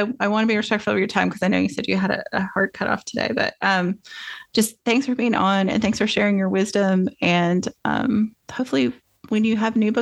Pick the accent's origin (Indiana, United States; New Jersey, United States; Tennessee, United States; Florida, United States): Tennessee, United States; Especially I'm from East Tennessee too. So she's a local saint already.